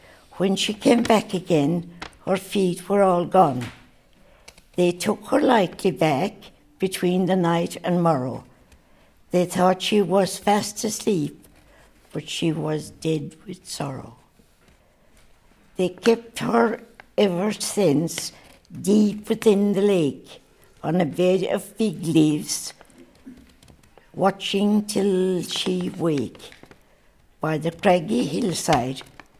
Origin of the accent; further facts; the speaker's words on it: Gortaclay, County Kerry, Ireland; I come from Gortaclay. Mm-hmm. That's near Tralee, 7 miles from Tralee.